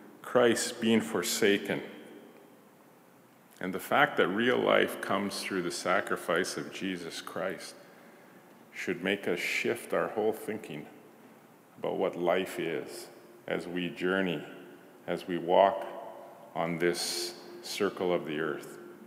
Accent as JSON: {"language": "English", "town": "Charlotte", "region": "North Carolina", "country": "United States", "said": "I was going to say I come from this certain place, but actually I come from Charlotte."}